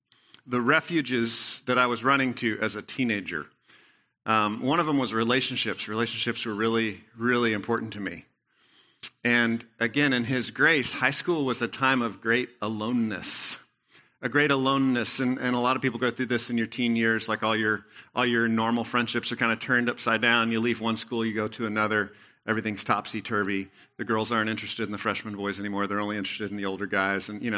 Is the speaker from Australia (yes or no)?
no; Texas, United States; I grew up in Texas high school, so I was a part of this cult called Texas High School Football.